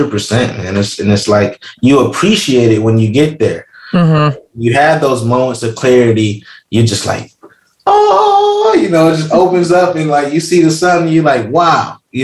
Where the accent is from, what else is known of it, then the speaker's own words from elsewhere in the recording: Rochester, New York, United States; I grew up in Rochester, New York, a very poor city, right, in the inner city.